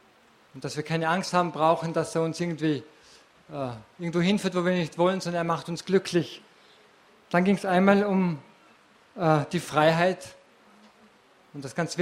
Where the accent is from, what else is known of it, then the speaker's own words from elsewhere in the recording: Hohenems, Vorarlberg, Austria; Ich komme aus Hohenems, also aus Vorarlberg